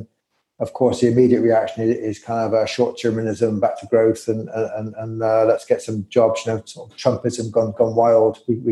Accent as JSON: {"language": "English", "country": "United Kingdom", "said": "being a Brit myself."}